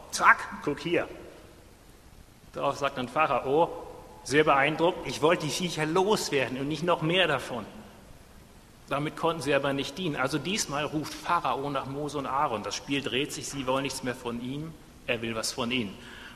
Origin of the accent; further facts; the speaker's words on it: North Rhine-Westphalia, Germany; Stur wie ein Westfale, ich bin in Westfalen aufgewachsen.